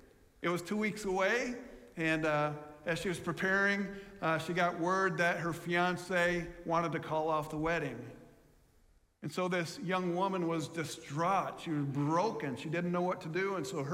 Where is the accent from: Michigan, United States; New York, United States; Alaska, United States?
New York, United States; Jamestown; there's my mom who met my dad there, and they got married, and I'm from Jamestown, New York.